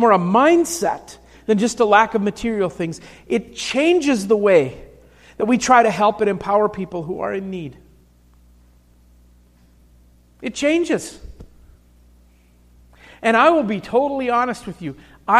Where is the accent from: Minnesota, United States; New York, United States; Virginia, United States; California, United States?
Minnesota, United States; Minneapolis; now in Montgomery, United States; I came from Minneapolis, where there's very little homelessness visible on the street corners, to Montgomery, where every third street corner has somebody with a cardboard sign.